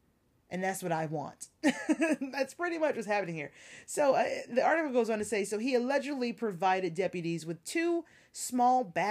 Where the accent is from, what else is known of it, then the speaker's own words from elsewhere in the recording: the South, United States; I'm from the South. If I order a sweet tea and you give me unsweetened tea, it's very unpleasant